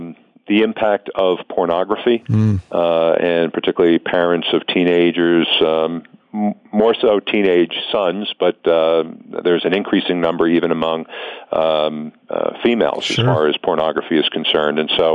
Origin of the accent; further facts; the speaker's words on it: New Jersey, United States; I am. I'm originally from New Jersey.